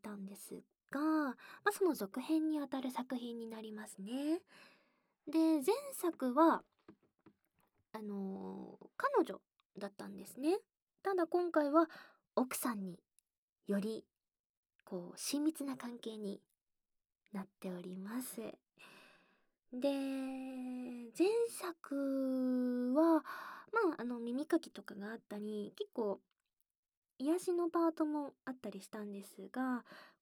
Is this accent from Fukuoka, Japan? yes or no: yes; Fukuoka, Japan; accent: Hakata; now in Tokyo, Japan; 私は福岡出身で、博多弁はよう、ね、地元では聞くから、そんなに珍しいって感じにはならんけど